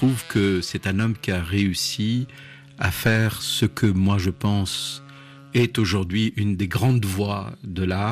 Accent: Tunisia; Et même quand j'étais en Tunisie, c'était ma préoccupation

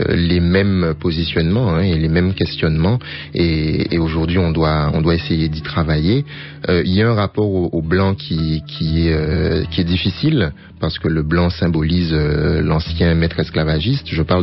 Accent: Guadeloupe; quand je dis que je suis français, que j'ai grandi en Guadeloupe et que je suis français.

